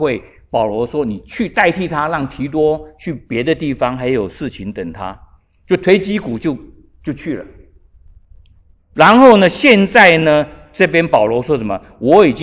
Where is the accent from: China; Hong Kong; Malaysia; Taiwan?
Taiwan; 救援投手在我在小时候在台湾的时候